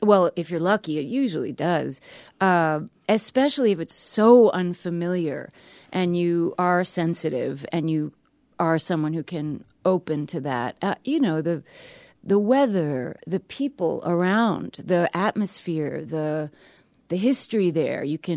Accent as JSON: {"language": "English", "town": "New York City", "region": "New York", "country": "United States", "said": "Yeah, I come from New York City, man."}